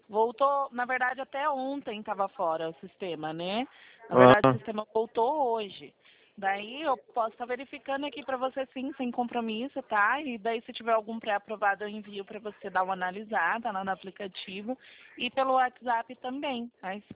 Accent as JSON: {"language": "Portuguese", "town": "Campinas", "region": "São Paulo", "country": "Brazil"}